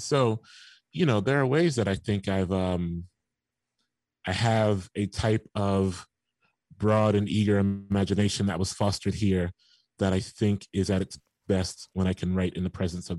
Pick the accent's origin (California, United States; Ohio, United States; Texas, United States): Ohio, United States; Bexley; I mean, I grew up not in Bexley, but on what some would consider the border of Bexley.